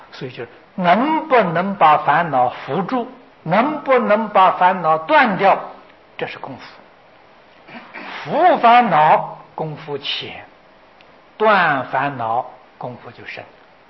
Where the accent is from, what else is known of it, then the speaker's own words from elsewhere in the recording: China; 我们中国人念《金刚经》的人很多